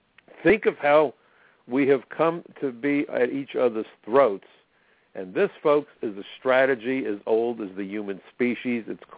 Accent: Brooklyn, New York, United States; I'm from Brooklyn, New York, but first and foremost, I'm an American.

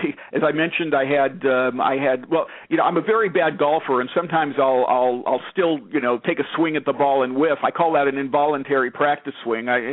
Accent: Los Angeles, California, United States; I'm born and raised in Los Angeles, and Los Angeles is a character.

